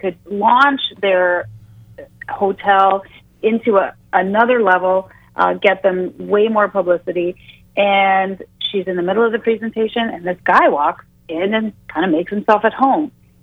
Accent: St. Catharines, Ontario, Canada; born there; I was born in St. Catharines, which is in like close to Niagara at the border, and it's about 130,000 people. But I live in a smaller town now, in outside of Toronto.

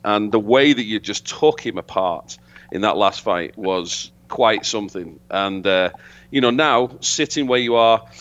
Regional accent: United Kingdom; I'm from Britain, so I'm trying to explain to a lot of people in America

